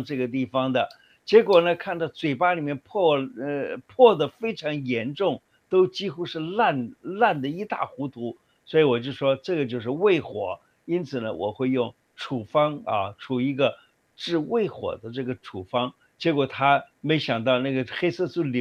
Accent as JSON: {"language": "Chinese", "country": "Taiwan", "said": "所以我常常看到我们台湾人啊，也是哦，最近看到吃辣也是吃得很凶啊。"}